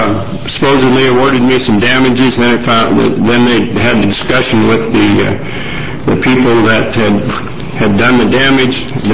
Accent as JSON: {"language": "English", "town": "Parkdale", "region": "Oregon", "country": "United States", "said": "I'm a farmer from Parkdale, Oregon."}